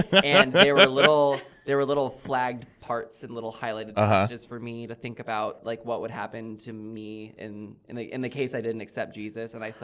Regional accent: Indiana, United States; So being a queer person from Indiana is interesting because you are unlike everyone around you

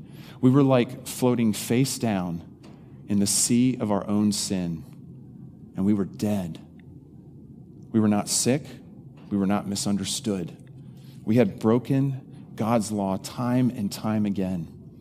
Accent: Eastern United States, United States; growing up in the Eastern part of the United States, you don't kind of have this thing that goes on.

